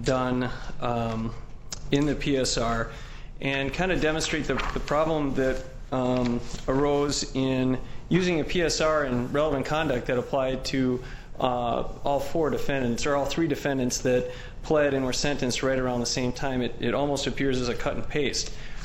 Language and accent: English; Madison, Wisconsin, United States; from Madison, Wisconsin.